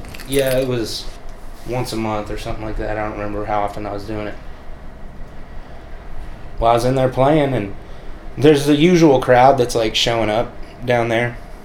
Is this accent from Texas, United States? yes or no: yes; Mineral Wells, Texas, United States; And we're from Mineral Wells, just right there north of Stephenville.